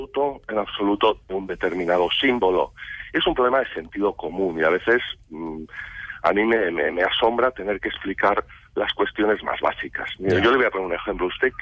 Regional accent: Basque Country, Spain; Soy vasco, he vivido en Euskadi pues toda mi infancia y mi juventud

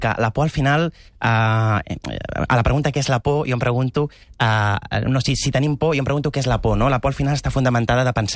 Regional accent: Roses, Catalonia, Spain; Quan et diuen, tu d'on ets? I jo dic, de Roses.

